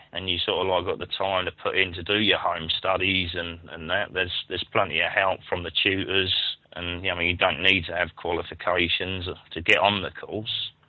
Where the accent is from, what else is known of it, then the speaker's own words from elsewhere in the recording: Worthing, South East England, United Kingdom; I come from Worthing, which is in West Sussex